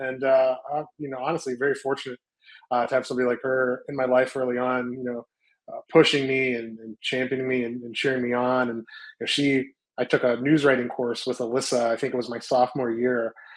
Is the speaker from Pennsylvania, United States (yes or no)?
no; Youngstown, Ohio, United States; growing up in Youngstown and Mahoning Valley just had such a colorful cast of political characters